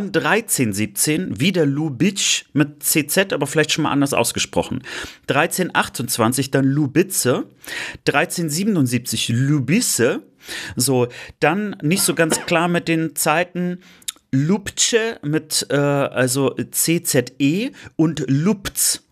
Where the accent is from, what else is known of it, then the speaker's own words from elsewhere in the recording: Schwerin, Mecklenburg-Vorpommern, Germany; Und ja, ich komme aus Schwerin.